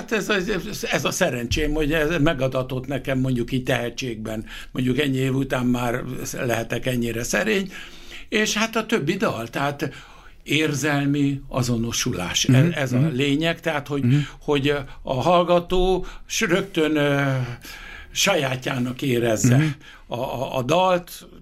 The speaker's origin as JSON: {"language": "Hungarian", "region": "Budapest", "country": "Hungary", "tie": "born or raised there", "said": "a Illés utca, Korányi Sándor utca sarkán lévő nagy bérházban, mely szemben van a botanikus kerttel, ott nőttem fel."}